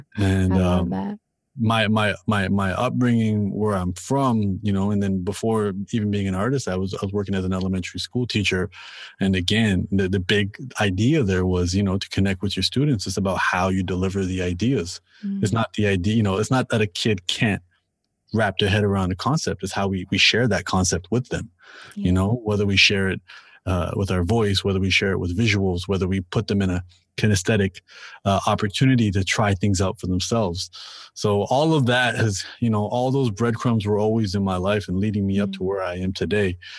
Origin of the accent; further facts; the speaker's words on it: Toronto, Ontario, Canada; I mean, as I said, I'm from Toronto. I'm from one of the most diverse places on the planet.